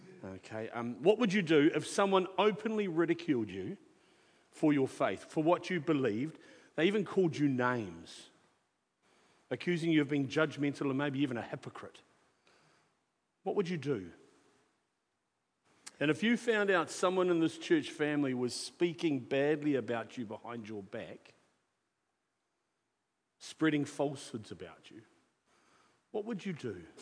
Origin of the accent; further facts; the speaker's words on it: Palmerston North, Manawatū-Whanganui, New Zealand; I'm from Palmerston North, the place no one wants to go and the place everyone wants to leave.